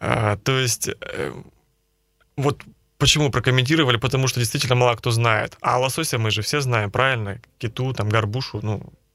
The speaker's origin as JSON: {"language": "Russian", "town": "Gremyachinsk", "region": "Perm Krai", "country": "Russia", "tie": "born or raised there", "said": "Для меня, я вырос в Гремячинске, это, по сути, горстка домов в тайге, поэтому тайга для меня всегда, вот лес был, как можно сказать, как дом, да."}